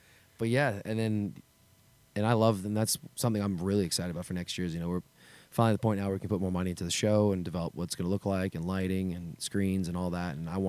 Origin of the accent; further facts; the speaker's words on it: Canada; I'm also from Canada.